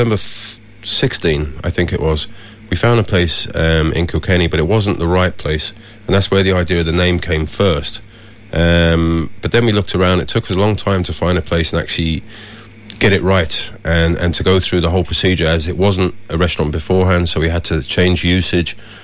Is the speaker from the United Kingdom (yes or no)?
yes; London, United Kingdom; now in Ireland; No, we're both English. He's from Brighton, I'm from London. And yeah, we've been here. He's here 15 years and I'm here 18 years now. So it still hasn't gone away, the accent